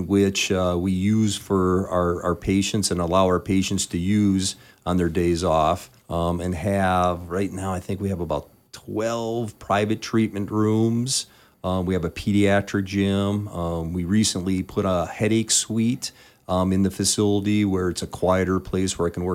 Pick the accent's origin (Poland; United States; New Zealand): United States; Menomonee Falls, Wisconsin; I was born and raised in Menominee Falls, Wisconsin.